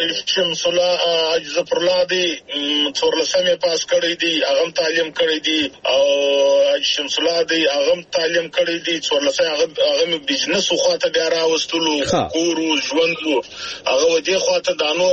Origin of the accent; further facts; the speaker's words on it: Zhob, Balochistan, Pakistan; زه د ژوب یم د ژوب